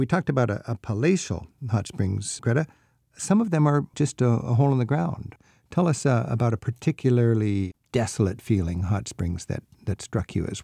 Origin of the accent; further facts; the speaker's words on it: United States; this is a big shocking thing to me because I'm an American.